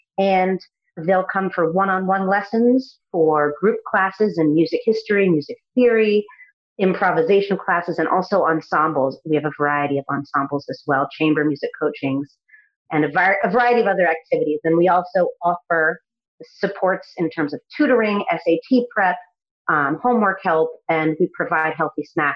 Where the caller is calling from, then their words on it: New Haven, Connecticut, United States; Calling in from New Haven, Connecticut.